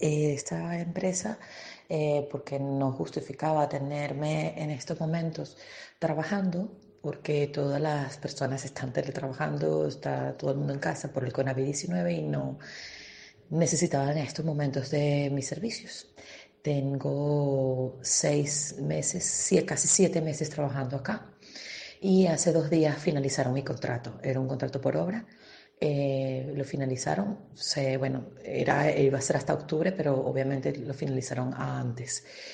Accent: Spain

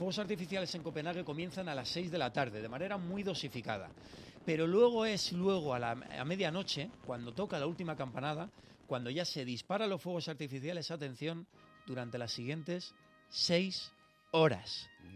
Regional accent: Spain; sabemos cómo somos los españoles.

